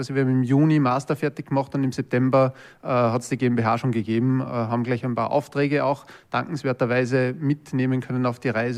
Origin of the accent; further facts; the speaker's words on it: Linz, Upper Austria, Austria; Ich bin aus Linz ursprünglich, also aus Oberösterreich